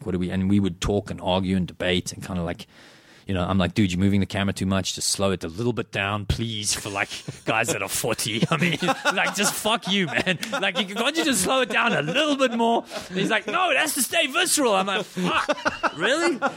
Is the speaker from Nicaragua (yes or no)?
no; South Africa; I grew up in South Africa. It doesn't get cold there